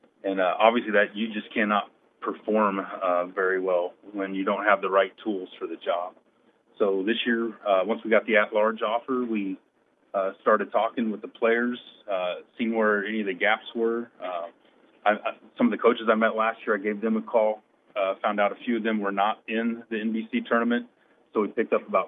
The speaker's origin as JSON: {"language": "English", "town": "Newton", "region": "Kansas", "country": "United States", "tie": "born or raised there", "said": "Yes, I was born in Newton. My mom and stepdad had worked construction. We moved all around."}